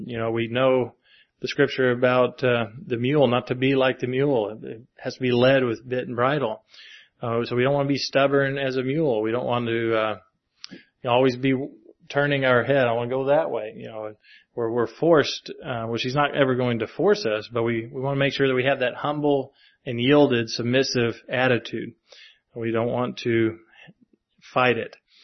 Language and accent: English; Kentucky, United States; moved away as an adult; I'm from Kentucky, and this is where I grew up. I lived there for 27 years. Now I've lived here for whatever.